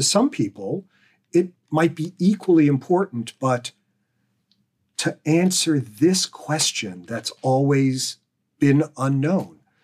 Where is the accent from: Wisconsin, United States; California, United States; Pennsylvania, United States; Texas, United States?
Pennsylvania, United States; I've played multiple sports, even growing up in Pennsylvania. The quintessential Pennsylvania sports of football and wrestling.